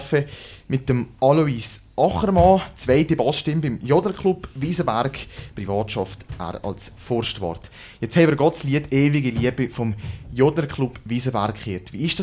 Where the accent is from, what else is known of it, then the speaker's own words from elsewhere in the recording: Valais, Switzerland; da fallen jetzt mir als Walliser natürlich schon so Sätze beispielsweise wie ich danke, mich an dir auf oder ich brauche dich, es fällt mir natürlich auf.